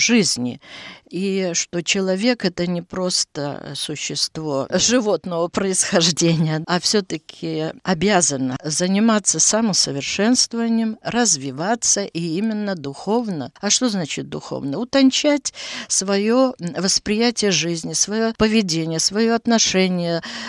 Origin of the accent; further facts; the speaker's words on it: Vasknarva, Ida-Viru County, Estonia; also born or lived in Narva; Все дошкольное мое детство прошло именно в Васькнарве, в Приноровье, у дедушки, потому что мама с отцом жили там в Печорском крае, а потом перебрались тоже в Васькнарву, а из Васькнарвы уже в Нарву.